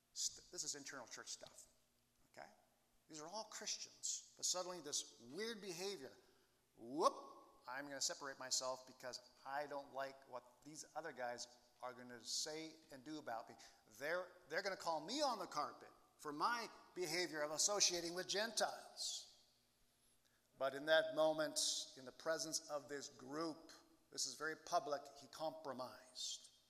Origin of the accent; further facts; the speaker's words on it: Canada; Now, because we're Western and because we're Canadian